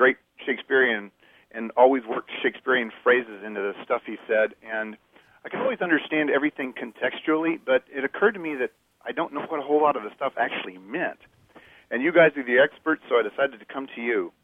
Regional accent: Plano, Texas, United States; from Plano.

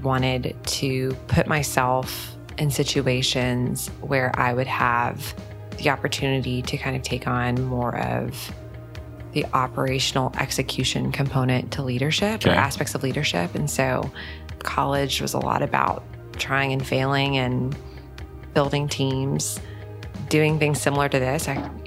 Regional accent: Texas, United States; growing up in Texas and going to a large state school

